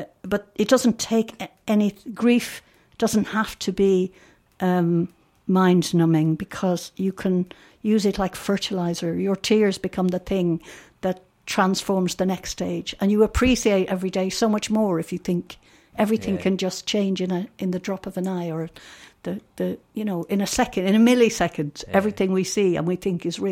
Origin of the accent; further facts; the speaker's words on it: Limerick, Munster, Ireland; Corbally, the estate where I grew up in Limerick.